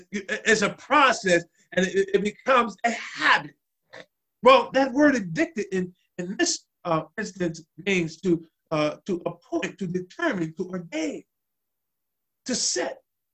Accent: Newark, New Jersey, United States; My twin brother and I, we grew up on Monday night prayer. My mother had a prayer, was part of a prayer group in the projects in Newark, New Jersey.

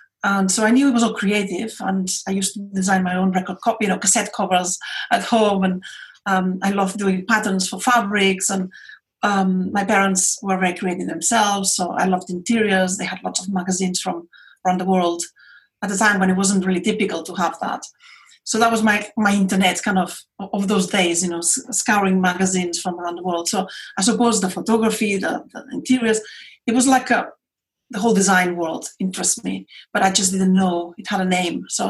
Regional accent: Barcelona, Catalonia, Spain; English is a second language; moved away as an adult; now in London, United Kingdom; I moved from Barcelona to London in 87, and I had been here for a year, and then I decided when I go back, I'll have a reunion with my friends

